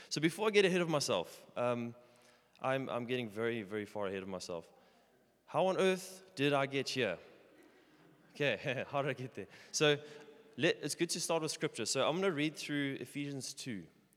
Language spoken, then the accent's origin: English; Richards Bay, KwaZulu-Natal, South Africa; that is where I found myself in my hometown in Richards Bay